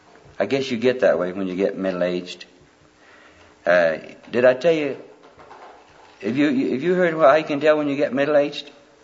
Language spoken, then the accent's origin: English; Alabama, United States; moved away; I was born and raised in Alabama, and my wife is from Minnesota. Both of our children were born in California, and we live in Colorado.